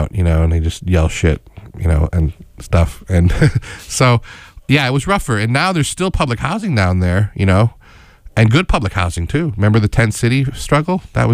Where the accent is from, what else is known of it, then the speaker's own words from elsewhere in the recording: Schenectady, New York, United States; I'm from Schenectady.